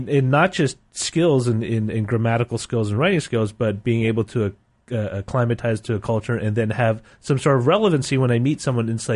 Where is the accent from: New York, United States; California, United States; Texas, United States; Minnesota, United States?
California, United States; San Francisco; when I grew up in San Francisco, a lot of the Chinese kids I grew up were ABCs, American Born Chinese.